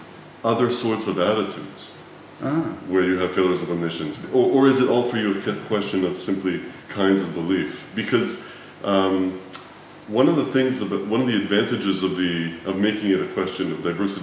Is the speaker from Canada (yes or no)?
yes; Canada; I'm Canadian.